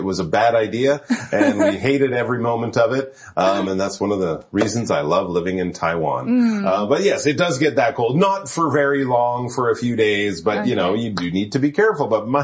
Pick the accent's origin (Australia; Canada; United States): Canada; I'm from Canada. We have cold winters